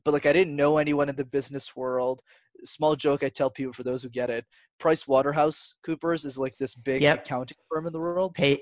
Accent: Canada; They were very nice because we're Canadian.

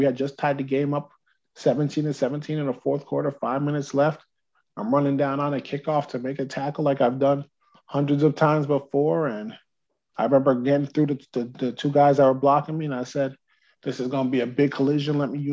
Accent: New Jersey, United States; got a full ride to go play at Division I college here in my home state of New Jersey, and went to Rutgers University

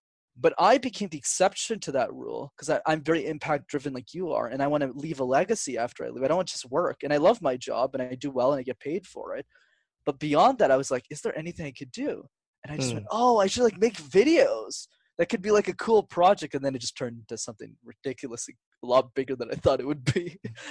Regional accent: Canada; They were very nice because we're Canadian.

